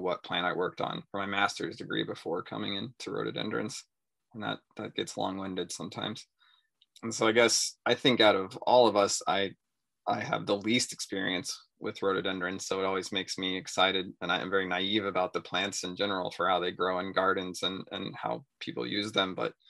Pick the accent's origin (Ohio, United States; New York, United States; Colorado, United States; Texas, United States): Colorado, United States; but growing up in Western Colorado had never, ever seen one.